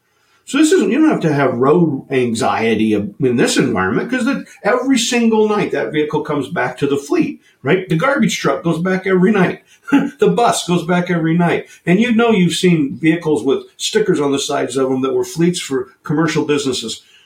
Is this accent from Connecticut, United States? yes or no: no; Oklahoma, United States; I grew up in Oklahoma, went to college in Kansas.